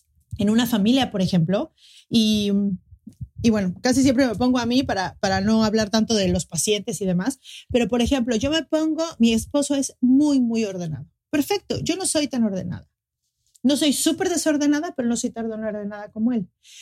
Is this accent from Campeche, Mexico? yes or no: no; Mexico City, Mexico; now in Cancún, Mexico; Llevo 18 años trabajando, soy de la Ciudad de México, pero ahora vivo en Cancún y trabajo en línea desde que empezó la pandemia.